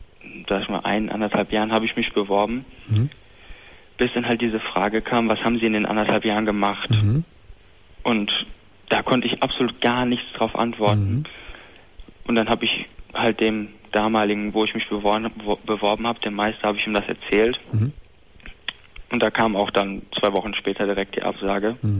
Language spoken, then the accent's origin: German; Hamburg, Germany; now in Rhein-Sieg-Kreis, Germany; Ich bin von Hamburg in den Rhein-Sieg-Kreis gezogen.